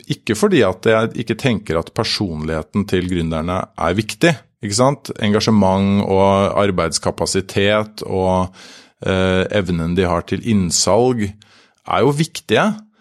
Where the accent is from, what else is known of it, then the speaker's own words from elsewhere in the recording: Drøbak, Akershus, Norway; Jeg kommer fra Drøbak, der har vi nå en svømmehall